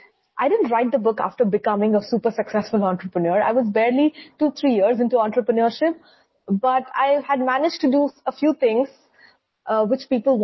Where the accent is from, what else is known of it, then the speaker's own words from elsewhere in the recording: India; I'm an entrepreneur from India.